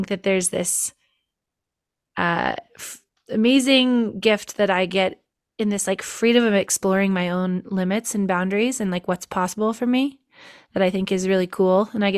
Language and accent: English; Lake Tahoe, United States; I grew up here in Lake Tahoe.